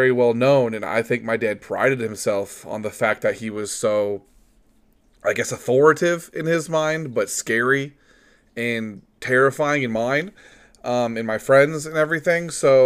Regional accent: Missouri, United States; born there; I'm starting to see that maybe it's for the best that I was born in Missouri and in the Midwest

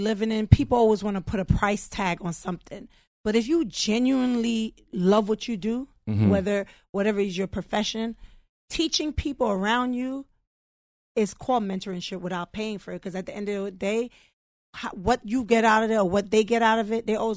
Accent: Brooklyn, New York, United States; moved away as an adult; I am from Brooklyn. Yes, I rep Brooklyn.

